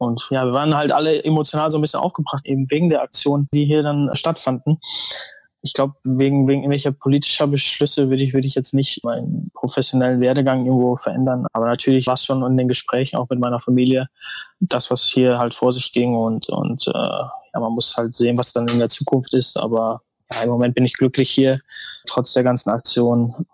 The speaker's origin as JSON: {"language": "German", "region": "North Rhine-Westphalia", "country": "Germany", "tie": "born or raised there", "said": "ich bin in NRW groß geworden"}